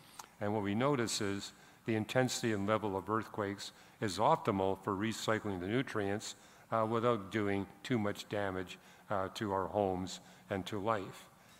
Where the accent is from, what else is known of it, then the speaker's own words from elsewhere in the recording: British Columbia, Canada; Where I grew up in British Columbia, the average wildfire rate was every year.